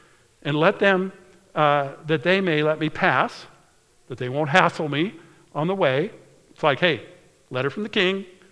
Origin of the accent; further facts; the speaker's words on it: United States; But as an American, they would let me through.